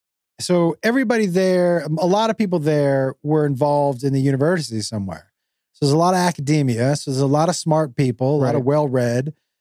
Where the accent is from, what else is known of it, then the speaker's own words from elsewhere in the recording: Amherst, Massachusetts, United States; I grew up in Amherst, Mass. There was free public transportation.